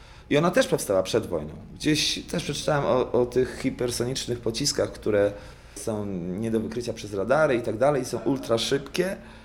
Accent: Bydgoszcz, Kuyavian-Pomeranian Voivodeship, Poland; ja jestem z Bydgoszczy

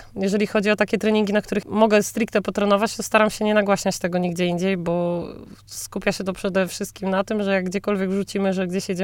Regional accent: Giżycko, Warmian-Masurian Voivodeship, Poland; pod Giżyckiem, moim rodzinnym miastem

